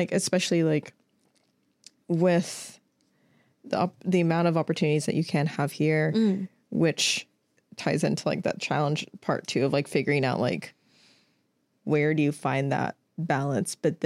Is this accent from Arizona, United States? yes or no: no; Indiana, United States; Like back, like in my home state of Indiana, there's not, I mean, maybe I just haven't found it there.